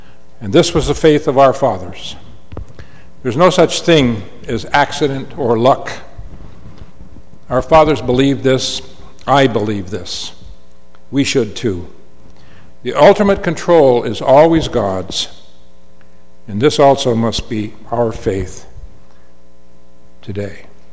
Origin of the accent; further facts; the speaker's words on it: United States; And I'm an American